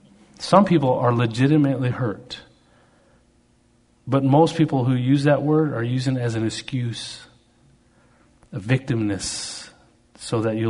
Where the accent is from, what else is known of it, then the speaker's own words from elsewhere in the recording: Canada; I'm Canadian, mountain guy.